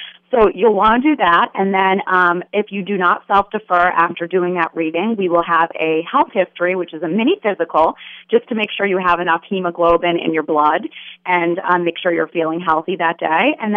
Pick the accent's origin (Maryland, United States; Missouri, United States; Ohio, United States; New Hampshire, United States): New Hampshire, United States; I'm originally from New Hampshire, so I'm a New England girl, Red Sox fan, love my Boston sports teams.